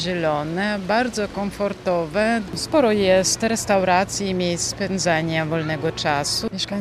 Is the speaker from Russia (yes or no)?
yes; Saint Petersburg, Russia; Polish is a second language; Przyjechałam z Petersburgu. Jestem Rosjanką urodzoną, ale no, po prostu lubię Polskę.